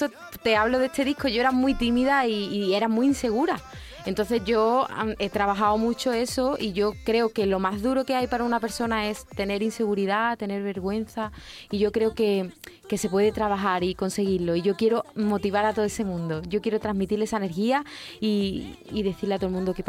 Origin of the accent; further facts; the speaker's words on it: Andalusia, Spain; Yo soy andaluza.